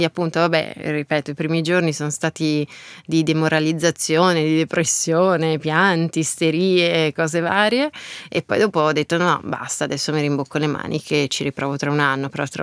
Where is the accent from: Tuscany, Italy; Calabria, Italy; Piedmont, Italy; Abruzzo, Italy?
Tuscany, Italy; Lucca; io abitavo ancora a Lucca, nella mia città natale